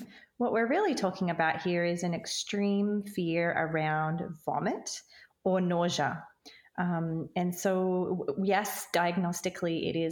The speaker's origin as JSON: {"language": "English", "country": "Australia", "lives_now": "United States", "said": "I'm Australian. I live in America."}